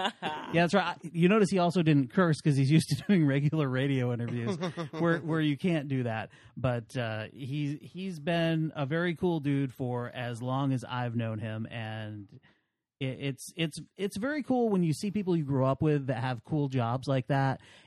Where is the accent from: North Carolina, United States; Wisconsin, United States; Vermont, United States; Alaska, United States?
Vermont, United States; It's not just a special growing up in Vermont, but being able to go into Canada and sort of get an international sort of experience when you're growing up is something very cool too.